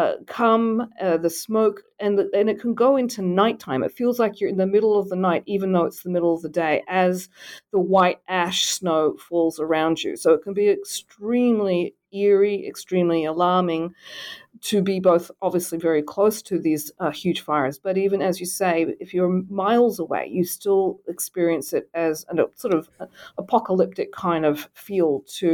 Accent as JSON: {"language": "English", "country": "Australia", "tie": "born or raised there", "moved": "yes", "lives_now": "United States", "said": "Oh, absolutely. I grew up in Australia. I've been in the United States for about 30 years."}